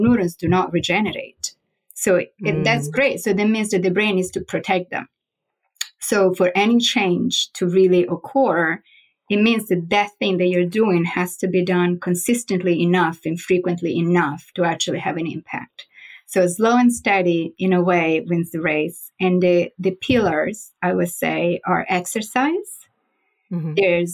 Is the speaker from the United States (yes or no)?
no; Florence, Tuscany, Italy; So I'm from Florence in Italy.